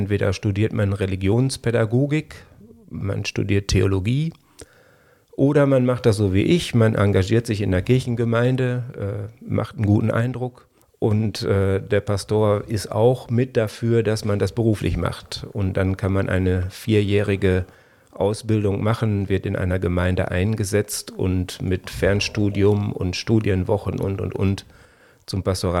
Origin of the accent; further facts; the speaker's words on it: North Rhine-Westphalia, Germany; als ich mir überhaupt nicht vorstellen konnte, meine Heimat jemals zu verlassen und ich als biederer Westfale aufwachsen wollte